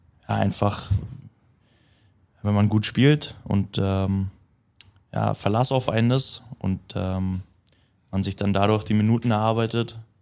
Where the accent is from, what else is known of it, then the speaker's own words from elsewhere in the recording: Bamberg, Bavaria, Germany; born there; Ich wurde in Bamberg geboren